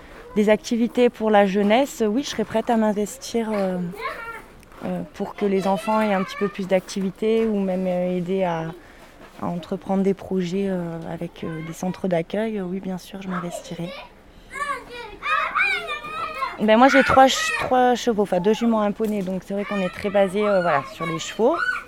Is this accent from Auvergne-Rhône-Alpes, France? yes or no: yes; Montlaur-en-Diois, Auvergne-Rhône-Alpes, France; Moi j'ai grandi à Mont-Laure en Diwa. Je suis partie un petit peu plus en ville, puis j'y suis revenue pour élever mes enfants. Voilà, j'ai 33 ans